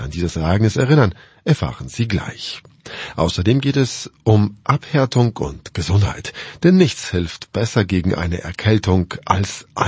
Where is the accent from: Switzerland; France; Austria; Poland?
Poland; Bei uns in Polen sind noch viele in Weihnachtsstimmung. Viele haben sich ein verlängertes Weihnachtsfest gegönnt und kehren erst nach dem 6. Januar zurück. Denn der 6. Januar ist bei uns ein Feiertag, der Tag der Heiligen Drei Könige.